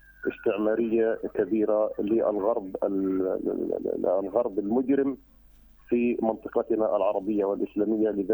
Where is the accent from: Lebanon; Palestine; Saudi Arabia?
Palestine; نحن كشعب فلسطيني